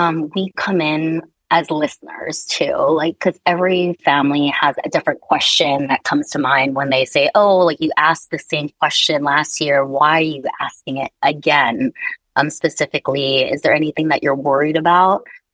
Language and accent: English; Waipahu, Hawaii, United States; My heart is always in the Pacific. I grew up in Waipahu.